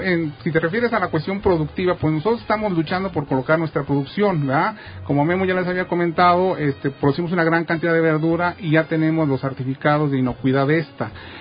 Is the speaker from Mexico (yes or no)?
yes; San Gregorio Atlapulco, Mexico City, Mexico; Nosotros que somos nativos de San Gregorio Acapulco hemos visto cómo año con año, década con década, sexenio con sexenio, se han ido destruyendo las chinampas